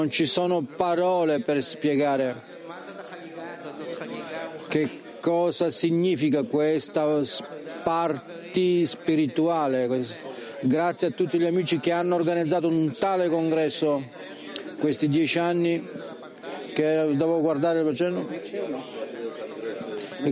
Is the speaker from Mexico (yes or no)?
yes; Mexico; Vengo dal Messico.